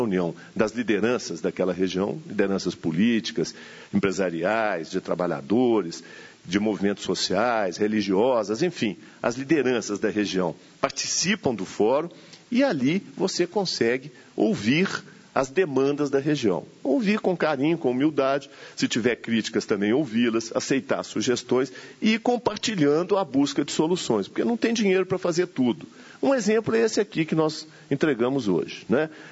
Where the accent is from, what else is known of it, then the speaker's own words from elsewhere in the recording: Minas Gerais, Brazil; E, de fato, eu sou mesmo, porque eu sou mineiro, e Minas é esse território grande, 853 municípios